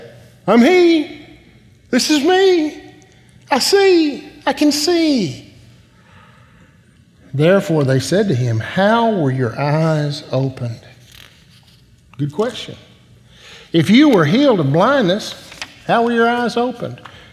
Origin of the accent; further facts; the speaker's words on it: Conroe, Texas, United States; I was raised in Conroe, Texas, where the tall pines grow, the oil flows, and the Conroe Tigers never lose.